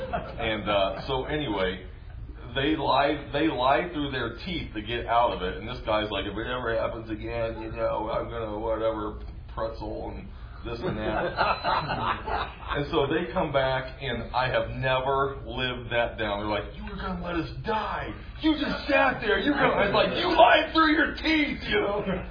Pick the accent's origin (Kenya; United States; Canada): United States; Mattoon, Illinois; also born or lived in Alton, United States / Moline, United States; so I grew up in Illinois. I actually lived, when I was very young, we lived actually in Alton, Illinois, just across the river near in St. Louis. And then we moved up to not far from Champaign, Mattoon.